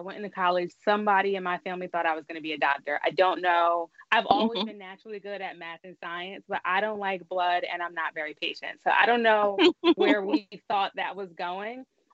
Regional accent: New Jersey, United States; So first I'm from New Jersey.

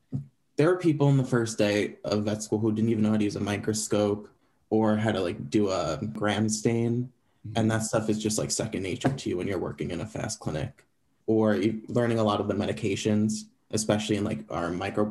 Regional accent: Long Island, New York, United States; also born or lived in Manhattan; now in Philadelphia, United States; Yeah, so I'm from Long Island. I was back and forth between there and like Manhattan my whole life.

